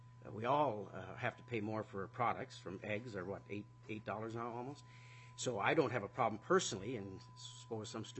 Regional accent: Watertown, United States; but I'm from Watertown, so don't hold that against me

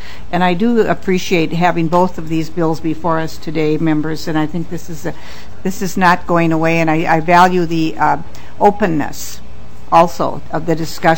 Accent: Minnesota, United States; also as a Minnesotan, you know, I value the University of Minnesota and the work that they do throughout the entire state of Minnesota.

